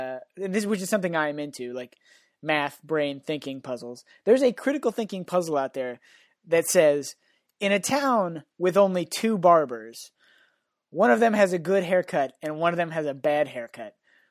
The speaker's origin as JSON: {"language": "English", "town": "San Francisco", "region": "California", "country": "United States", "tie": "born or raised there", "said": "Grant is from my hometown, San Francisco."}